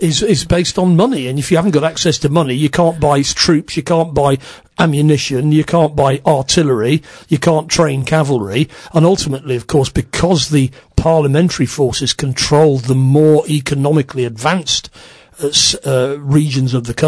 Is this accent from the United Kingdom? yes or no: yes; Whiston, North West England, United Kingdom; Yeah, well, I'm actually from up there. I was born in Whiston, which is just down the road from Wigan.